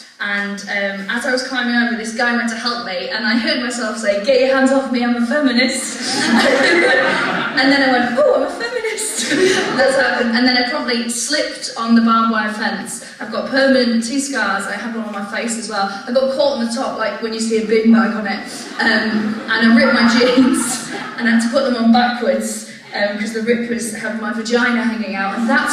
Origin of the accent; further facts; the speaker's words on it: Bangor, Wales, United Kingdom; the Fian Peninsula, which is where I'm from Bangor in North Wales